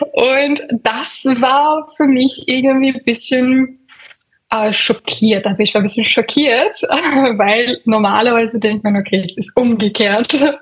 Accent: Iran; German is a second language; moved away as an adult; now in Vienna, Austria; Ah, ich komme aus dem Iran. Seit 2016 bin ich in Wien.

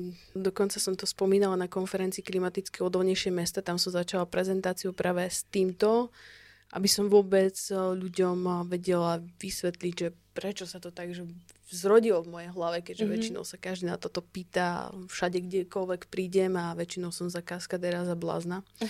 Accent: Banská Bystrica Region, Slovakia; now in Bratislava, Slovakia; Ja som vyrastala na Horehroni a to je oblasť, kde ten život oproti tej Bratislave, kde som teraz, je taký kľudnejší.

